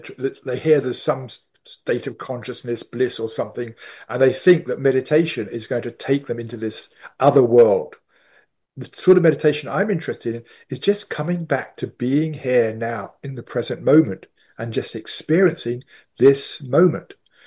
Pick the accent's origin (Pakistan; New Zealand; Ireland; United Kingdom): United Kingdom; England; now in United States; I lived in England. I am English, obviously. I lived in England most of my life, but now I live mainly in America.